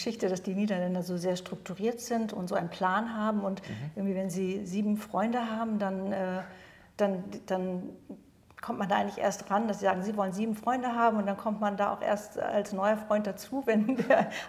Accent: Trentino-Alto Adige, Italy; wir sind sehr verwöhnt in Südtirol, denke ich

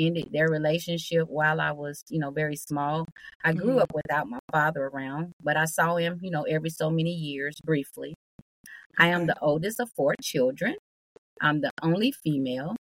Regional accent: Tennessee, United States; also born or lived in Oklahoma; Well, I was born in Oklahoma, but grew up in Tennessee.

